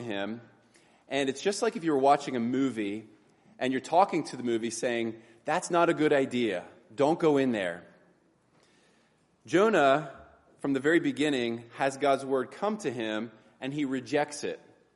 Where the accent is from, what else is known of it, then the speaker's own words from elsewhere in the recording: Waynesboro, United States; Downtown Waynesboro, you're familiar with it.